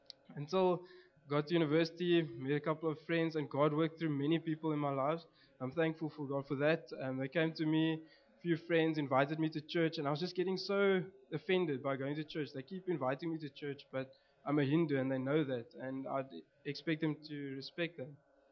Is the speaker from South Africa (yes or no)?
yes; Port Elizabeth, Eastern Cape, South Africa; moved away as an adult; now in Stellenbosch, South Africa; I come from Port Elizabeth, originally. With my testimony, I grew up in a religious Hindu household. I grew up there till about the age of 18, then moved to Stellenbosch